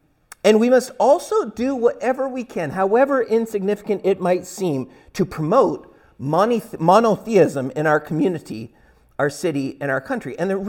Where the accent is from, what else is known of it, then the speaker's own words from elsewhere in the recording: Vancouver, British Columbia, Canada; moved away; I am from Vancouver, as most of you know, and when I came to Nova Scotia, I was surprised at how much less multicultural it is than Vancouver.